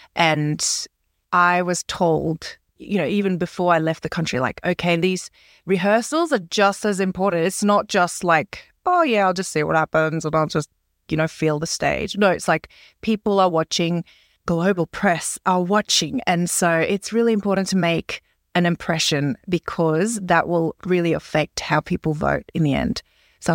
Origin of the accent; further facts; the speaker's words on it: Australia; And I'm like, okay, I guess I'm Australian.